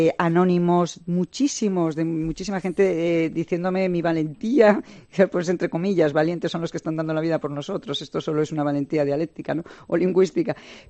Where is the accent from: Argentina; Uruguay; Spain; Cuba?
Spain; Segovia, Castile and León; Soy de Segovia.